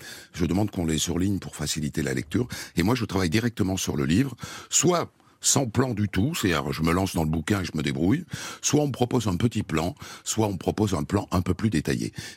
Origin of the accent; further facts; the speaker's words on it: Bayonne, Nouvelle-Aquitaine, France; Bon, ceux du sud-ouest, en fait, de la graduation qui va de Marseille jusqu'à chez moi, à Bayonne, je les connais assez bien.